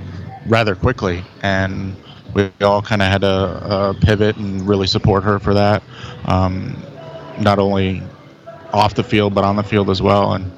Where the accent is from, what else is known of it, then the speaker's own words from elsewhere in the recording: Tarpon Springs, Florida, United States; I grew up in Tarpon Springs.